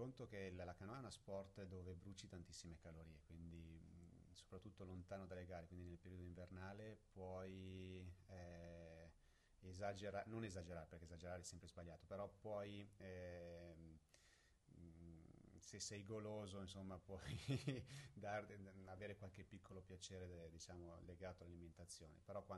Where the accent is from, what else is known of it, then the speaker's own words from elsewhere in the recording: Lecco, Lombardy, Italy; Sono di Lecco e abito proprio di fronte al lago, quindi era abbastanza scontato che l'acqua facesse parte, diciamo, della mia storia.